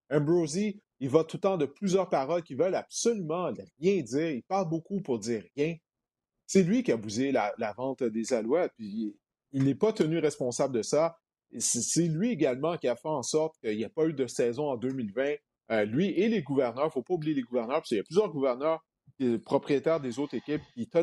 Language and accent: French; Montreal, Quebec, Canada; Je viens de Montréal, je joue mon football ici.